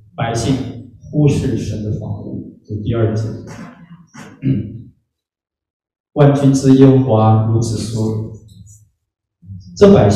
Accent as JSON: {"language": "Chinese", "country": "China", "said": "尤其我们中国人这么勤快，怎么能闲得住呢？"}